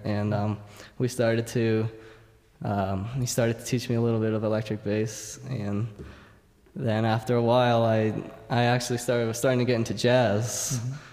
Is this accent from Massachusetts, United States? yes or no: yes; Massachusetts, United States; At first, when I was growing up, my parents would, we're from the Boston area, so we would go to Tanglewood often